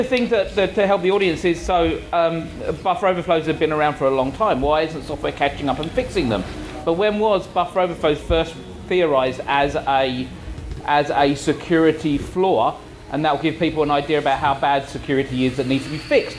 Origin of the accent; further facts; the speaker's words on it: United Kingdom; I'm sorry, I'm British